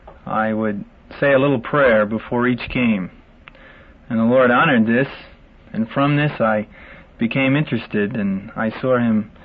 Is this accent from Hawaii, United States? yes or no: no; New York City, New York, United States; I grew up in New York City.